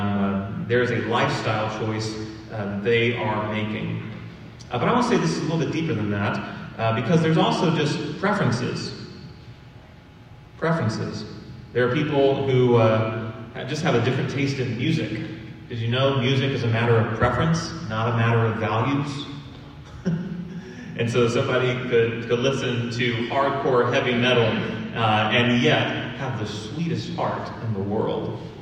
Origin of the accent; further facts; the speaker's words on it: Midwest, United States; I naturally speak like a Midwestern because I've been a Midwesterner my whole life.